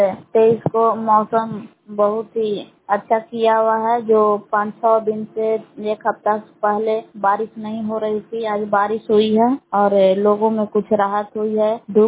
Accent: Belam, Bihar, India; ग्राम बेलाम जिला कैमूर भभुआ के निवासी हूँ।

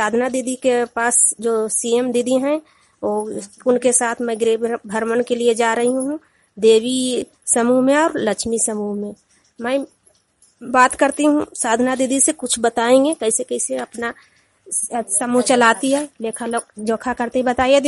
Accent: Heganpura, Bihar, India; ग्राम हेगनपुरा post सोसराय जिला ललंदा, मैं ललंदा जिला की निवासी हूँ।

